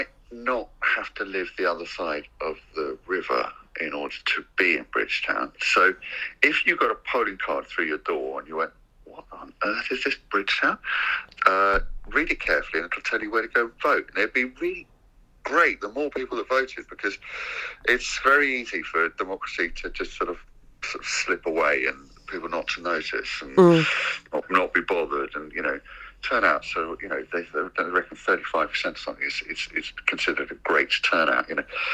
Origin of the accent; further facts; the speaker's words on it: Tottenham, London, United Kingdom; I am really, really proud to be the mayor of Tottenham. I mean, it's my hometown